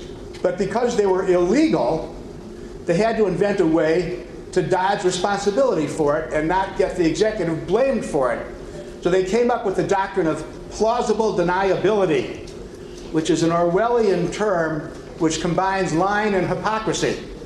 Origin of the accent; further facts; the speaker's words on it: Chicago, Illinois, United States; I'm actually from Chicago. My family was from Chicago. My grandfather set up a small tailor shop when he moved here from New York about 100 years ago. My mother was born in Chicago. I grew up in part in Chicago.